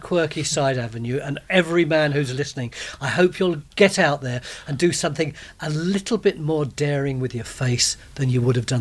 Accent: London, United Kingdom; I'm a Londoner. I always said parting.

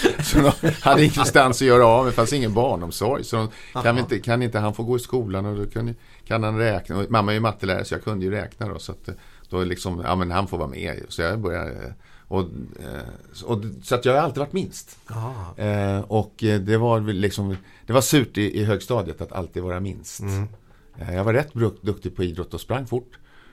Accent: Södertälje, Stockholm County, Sweden; Jag är född i Stockholm, men min barndom från 2 års ålder så bodde jag i Södertälje. Jag har vuxit upp i Södertälje.

